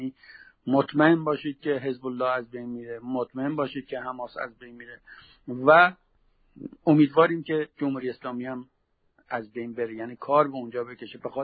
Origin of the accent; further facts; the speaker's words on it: Iran; برای ما خیلی مهمتره به عنوان یک ایرانی